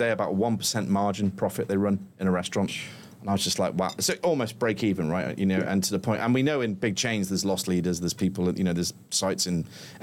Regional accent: Liverpool, North West England, United Kingdom; I'm from Liverpool and we have a way of saying the pool, and the same as you guys.

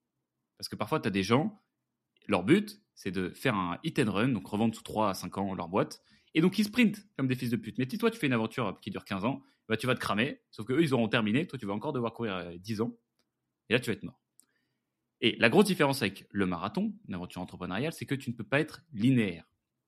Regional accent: Versailles, Île-de-France, France; moi, j'ai grandi à Versailles, les amis. J'ai grandi à Versailles dans une famille qui n'était pas particulièrement catholique, tradie, etc.

